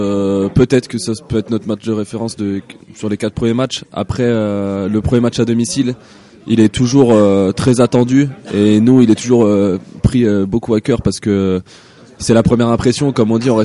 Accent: Moulins, Auvergne-Rhône-Alpes, France

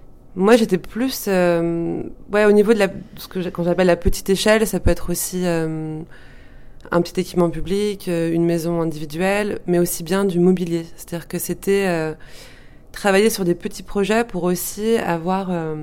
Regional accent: Lyon, Auvergne-Rhône-Alpes, France; moi j'ai grandi à Lyon. Donc j'ai commencé mes études par une année d'histoire de l'art et d'anglais à la fac à Lyon. Et ensuite, je suis allée à Grenoble pour étudier l'architecture

